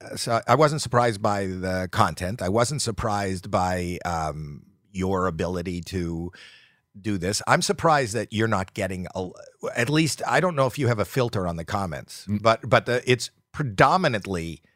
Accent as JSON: {"language": "English", "town": "Toronto", "region": "Ontario", "country": "Canada", "said": "So the point was, they'd say, where are you from? And I'd always say Toronto."}